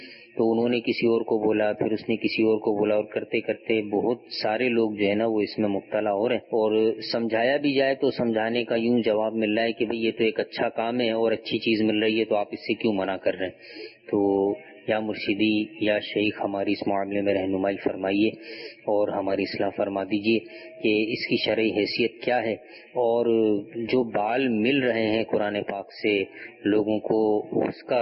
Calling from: Karachi, Sindh, Pakistan; باب المدینہ کراچی سے عرض کر رہا ہوں۔

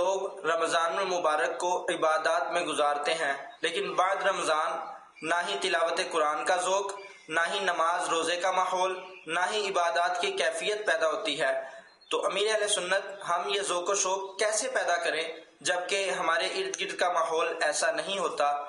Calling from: Lahore, Punjab, Pakistan; میں لاہور شہر سے عرض گزار ہوں.

